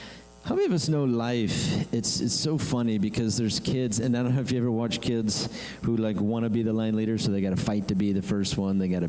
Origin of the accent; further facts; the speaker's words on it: Hemet, California, United States; me and my friends, we like to go all over the place here in town. It was so fun growing up in Hemet.